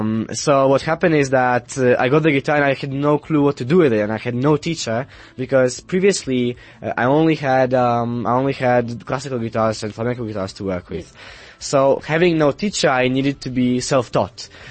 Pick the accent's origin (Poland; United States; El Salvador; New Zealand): Poland; English is a second language; I come from Poland and that is nearly 10,000 kilometers away from here.